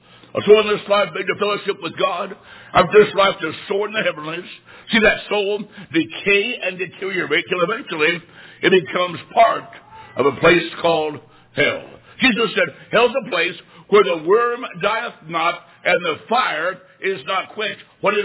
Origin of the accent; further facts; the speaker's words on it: Macomb, Illinois, United States; I was a boy growing up in Macomb, Illinois. In that part of town I lived in, there were no other young people my age.